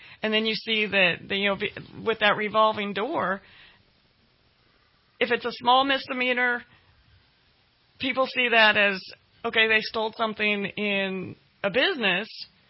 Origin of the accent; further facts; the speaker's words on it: California, United States; I grew up in Shasta County, been here over 36 years, graduated from West Valley High School in 1986.